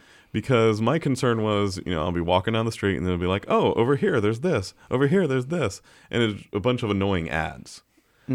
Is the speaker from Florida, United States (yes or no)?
yes; Jacksonville, Florida, United States; because we're from Jacksonville